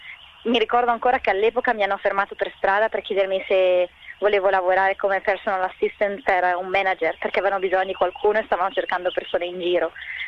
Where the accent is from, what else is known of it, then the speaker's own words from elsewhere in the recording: Orzinuovi, Lombardy, Italy; moved away as an adult; now in Perth, Australia; io sono bresciana, della provincia di Brescia per essere precisi. Se vuoi ti posso anche dire il paese, che si chiama Orzi Nuovi. Sono stata architetto anche in Italia, quindi ho studiato da architetto a Milano, al Politecnico. Sono arrivata a Perth nel 2013